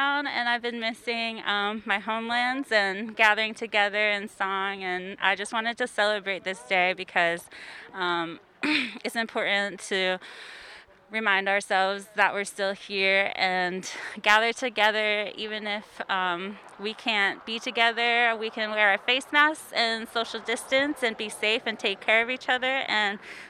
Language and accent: English; Chilkoot, Alaska, United States; I am a child of the Eagle Killer Whale clan. I come from Chilkoot, and I'm under the Gleison Hit house.